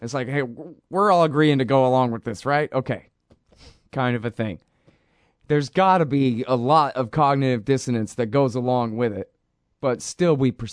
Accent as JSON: {"language": "English", "country": "United States", "said": "But anyway, I'm from America, so that's my analogy."}